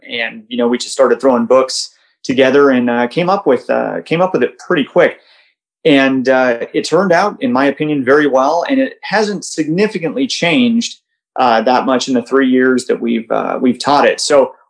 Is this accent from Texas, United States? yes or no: no; Mojave, California, United States; pretty close to where I grew up in Mojave, California.